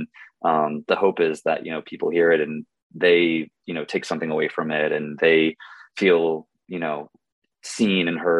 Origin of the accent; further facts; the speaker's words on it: Cape Cod, Massachusetts, United States; moved away as an adult; now in New York area, United States; So I grew up on Cape Cod, Massachusetts, yeah. Actually. Famously the summer vacation home of the Kennedys. Grew up in Massachusetts, went to school in Massachusetts, and then moved to the New York area right out of college